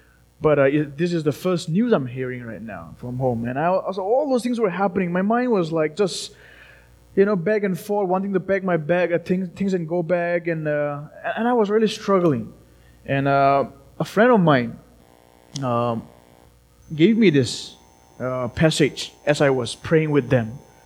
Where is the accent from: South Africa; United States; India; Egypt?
India; And I look at, I'm from India